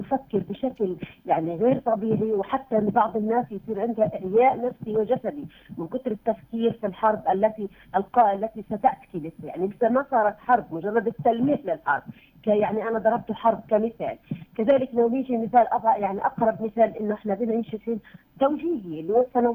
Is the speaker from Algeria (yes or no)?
no; Palestine; إحنا كشعب فلسطيني